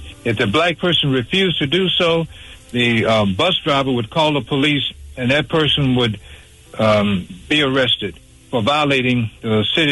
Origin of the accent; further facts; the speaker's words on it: Montgomery, Alabama, United States; Reverend Dr. Martin Luther King and his family lived one half block from where I grew up in Montgomery, Centennial Hill.